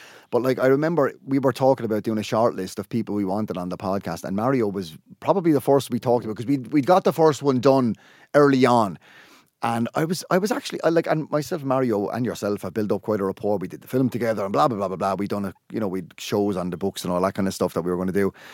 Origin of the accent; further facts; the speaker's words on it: Waterford, Munster, Ireland; I'm very much from Waterford, as you can hear with my accent, that I can never try and disguise.